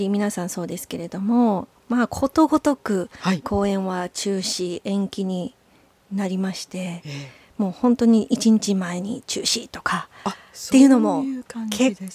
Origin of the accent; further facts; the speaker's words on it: Kyoto, Japan; まあ、やっぱり京都で生まれ育っているので、